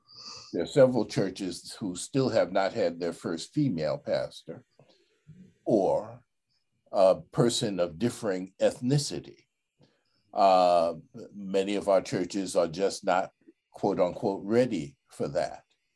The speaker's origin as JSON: {"language": "English", "town": "Queens", "region": "New York", "country": "United States", "said": "I'm from Queens. I don't know about her, but I'm from Queens."}